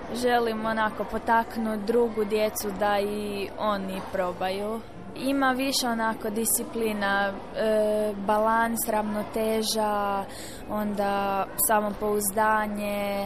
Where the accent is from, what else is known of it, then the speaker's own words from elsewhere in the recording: Rijeka, Primorje-Gorski Kotar County, Croatia; dolazim iz Rijeke i imam 12 godina.